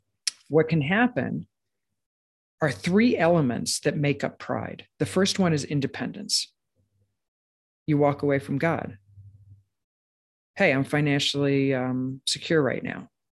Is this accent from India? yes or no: no; East Coast, United States; and I'm from the East Coast, that's why I'm calling sneakers.